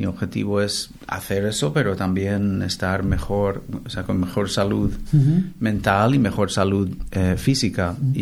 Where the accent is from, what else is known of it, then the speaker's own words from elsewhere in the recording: Minneapolis, Minnesota, United States; Yo soy de Minneapolis.